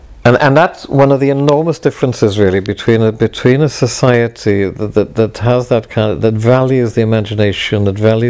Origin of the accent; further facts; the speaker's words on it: Wales, United Kingdom; English is a second language; I'm Welsh or because it represented Welshness. I have a really ambivalent relationship to Welshness because Welsh is not my first language. My family, my father's family are very Welsh and they were all horrible.